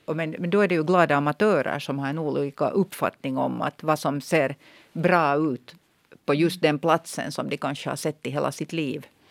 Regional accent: Hanko, Uusimaa, Finland; född och uppvuxen i Hangö

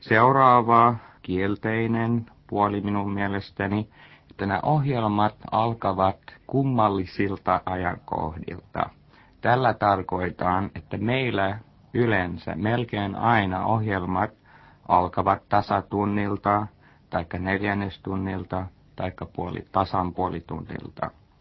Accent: United States; Finnish is a second language; now in Finland; Alussa kun mä tulin Suomeen

